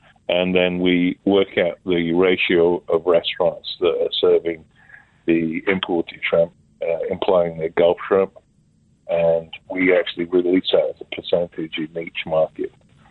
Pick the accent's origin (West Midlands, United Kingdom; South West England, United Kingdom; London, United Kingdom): South West England, United Kingdom; I'm from Devon in England, which is a very rural part of the country. I grew up about 20 miles away from the north and south coast of Devon.